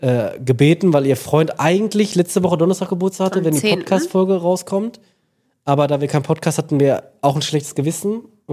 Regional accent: Hamm, North Rhine-Westphalia, Germany; Wir kommen ja eigentlich alle aus der Ecke

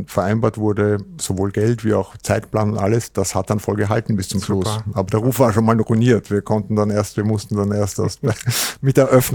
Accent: Vienna, Austria; now in Hamburg, Germany; was ich als Wiener sagen kann

